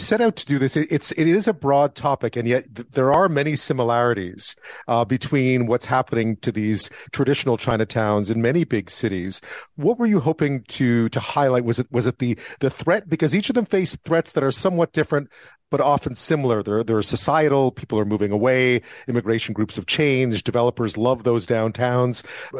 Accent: Montreal, Quebec, Canada; I grew up in Montreal as well.

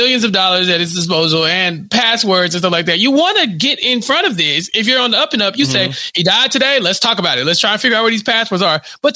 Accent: Ireland; But also, we're Irish, so we got a party.

